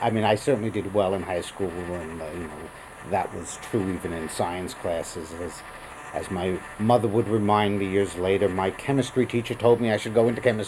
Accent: Bronx, New York, United States; And growing up in the Bronx, there's a very big and famous zoo in the Bronx, which was not that far from where I grew up.

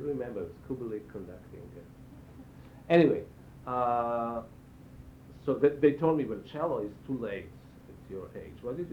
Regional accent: Israel; also born or lived in Hungary; I was born in Hungary, but I was one when my parents came to Israel.

